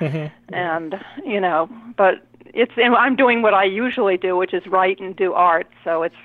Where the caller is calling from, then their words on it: Rhode Island, United States; From Rhode Island.